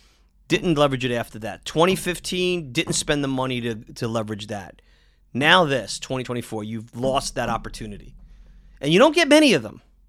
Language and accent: English; Brooklyn, New York, United States; I'm from Brooklyn. Forget about it. I'm from Brooklyn. Forget about it.